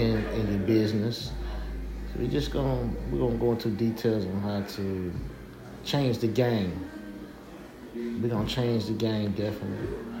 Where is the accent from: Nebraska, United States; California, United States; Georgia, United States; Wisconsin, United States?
Georgia, United States; McDonald; From my hometown, you know, through the ups and downs, I'll tell you about that. From McDonald, Georgia, I'll give y'all some inside details about McDonald, Georgia